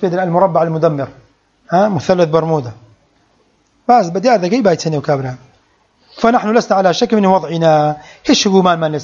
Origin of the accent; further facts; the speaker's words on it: Saudi Arabia; طبعا أنا سعودي